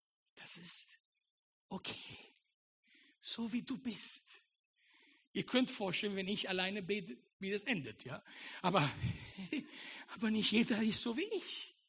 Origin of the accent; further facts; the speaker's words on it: Italy; Lass es dir nicht als Pastor sagen, sondern als Italiener.